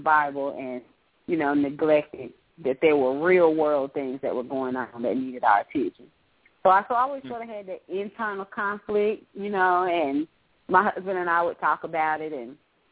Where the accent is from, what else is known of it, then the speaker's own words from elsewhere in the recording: Greensboro, North Carolina, United States; we went to another mega church in my hometown in Greensboro.